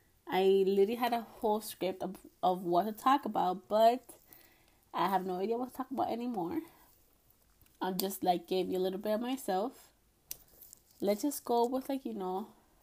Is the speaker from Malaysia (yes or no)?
no; Puerto Rico; accent: Puerto Rican; when you hear me speak my accent, it's mostly when, like, I'm talking to my parents or my brother or someone who's, like, you know, Puerto Rican.